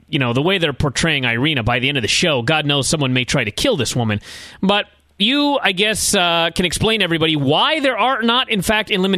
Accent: United States; because as an American, you know, I mentioned this was my biggest criticism of the show. As an American, when the show first started

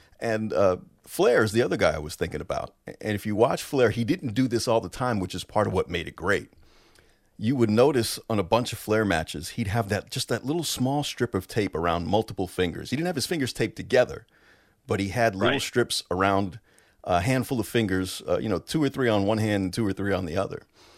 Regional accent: New York, United States; especially since I grew up in New York in the WWF back in the day

